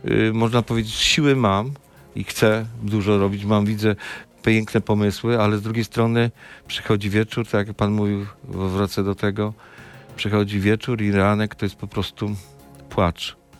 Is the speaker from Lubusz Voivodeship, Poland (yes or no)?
yes; Babimost, Lubusz Voivodeship, Poland; a ja tam pochodzę, wychowałem się w Babimoście.